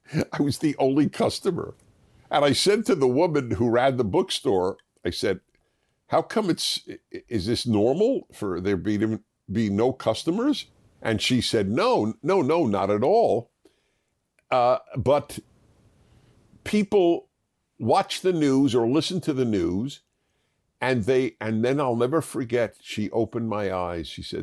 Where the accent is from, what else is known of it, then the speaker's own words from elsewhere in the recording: New York, United States; I grew up in New York. I'm totally used to snow, and a couple of inches means nothing.